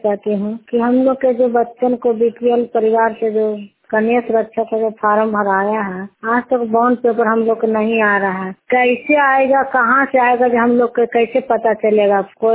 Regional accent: Bihar, India; और चंपा स्वयं सहायता समूह का सचिव हूँ। हरनौत प्रखंड नालंदा जिला के रहने वाली हूँ और सहेली ग्राम संगठन का सदस्य हूँ।

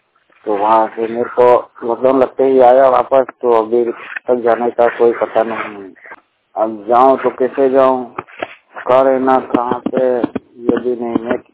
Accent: Naudi, Madhya Pradesh, India; मैं करवड़ का रहने वाला हूँ, गांव नौडी का, और करवड़ पंचायत लगती है तहसील प्रसलाद झाबुआ जिला का।

